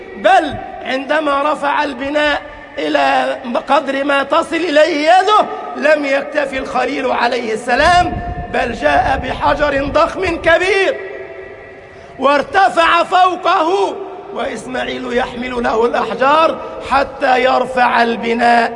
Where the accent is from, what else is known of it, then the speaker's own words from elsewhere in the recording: Egypt; اللهم اجعل بلدنا مصر أمنا أمانا، سخاء رخاء، وسائر بلاد